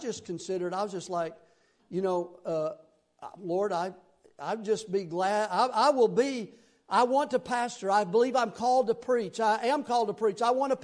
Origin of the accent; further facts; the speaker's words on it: Tennessee, United States; accent: deep Southern; as far as I was concerned, I was a hillbilly from Tennessee.